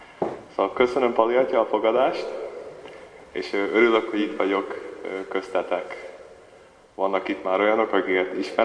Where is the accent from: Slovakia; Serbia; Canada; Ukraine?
Canada; also born or lived in Hungary; Magyarországon születtem, egy bátyámon, egy nővérem és egy húgom. Csornán voltam megkeresztelve. Az anyukám oldala katolikus, az apukámé mohamedán.